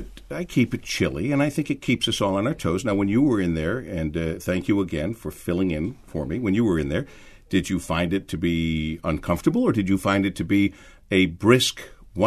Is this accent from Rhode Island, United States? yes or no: no; Monroe, Michigan, United States; But I wanted to be back home at WJR. I wanted to be here growing up in Monroe, Michigan.